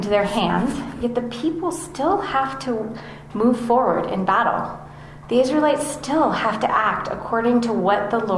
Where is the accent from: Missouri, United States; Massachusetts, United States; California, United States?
California, United States; moved away as an adult; So moving here 5 years ago, and I grew up in California, so it's not like rain.